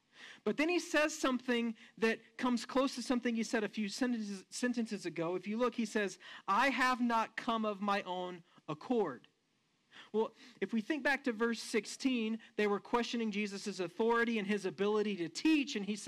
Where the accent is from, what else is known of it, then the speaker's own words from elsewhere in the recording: Odessa, Texas, United States; also born or lived in Midland; now in Hobbs, United States; where are you from? And I said, well, I was born in Odessa. I lived there for the first 23 years of my life. Then I moved to Midland, and I lived there for 14 years. Then I moved to Hobbs, and I lived here a little over 4 years.